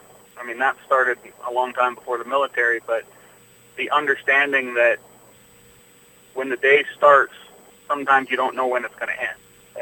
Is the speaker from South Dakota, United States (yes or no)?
yes; Red Owl, South Dakota, United States; I was born and raised in Western South Dakota. Our family ranch is located in Red Owl, which is about 60 miles east of Sturgis, thereabouts.